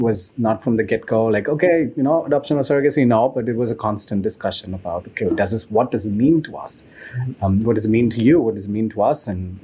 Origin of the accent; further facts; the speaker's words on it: India; now in Berlin, Germany; I come from India, and in India, family is big.